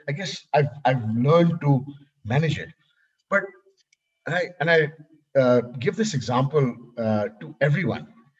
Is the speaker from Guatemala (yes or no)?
no; Karachi, Sindh, Pakistan; also born or lived in Amsterdam; now in Lahore, Pakistan; I'm from Karachi and we moved to Lahore. They said, oh, you moved from Amsterdam, you didn't even go back to Karachi, you went to Lahore?